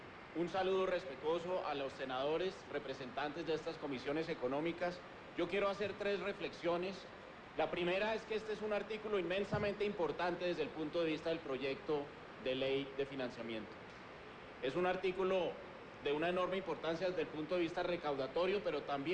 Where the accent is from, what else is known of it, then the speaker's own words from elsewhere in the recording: Colombia; Me siento orgulloso como colombiano